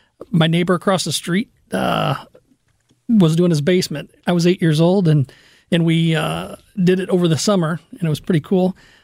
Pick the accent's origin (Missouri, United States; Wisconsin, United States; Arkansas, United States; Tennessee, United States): Missouri, United States; Fenton; now in Crestwood, United States; I grew up in Fenton. Lived there most of my life. Went to Eureka High School, and then over to South County Tech for the last 2 years, moved out to Kirkwood